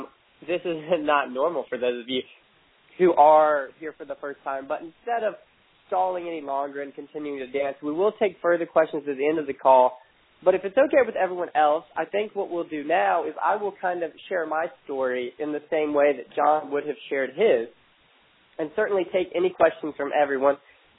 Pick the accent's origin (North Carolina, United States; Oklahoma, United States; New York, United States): North Carolina, United States; now in Florida, United States; Not sure if you can hear my accent through my cold right now, but I'm originally from Virginia, North Carolina, grew up in North Carolina, went to school there, went to UNC, and graduated about 5 years ago now, at which point in time I moved to Florida.